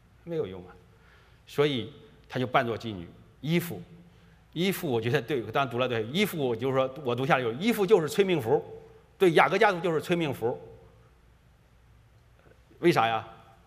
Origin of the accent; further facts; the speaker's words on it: China; now in Canada; 就像这个当年的这个我们中国人到了加拿大来修铁路一样